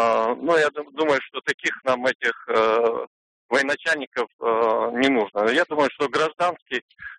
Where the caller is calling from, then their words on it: Rostov-on-Don, Rostov Oblast, Russia; я звоню из Ростова.